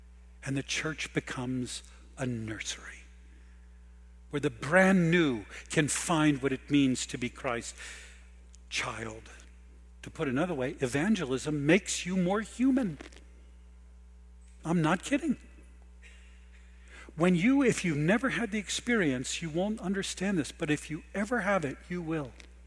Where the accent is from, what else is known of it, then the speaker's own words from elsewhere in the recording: Philadelphia, Pennsylvania, United States; I'm from Philadelphia, where it was first identified in the Bellevue Stratford Hotel.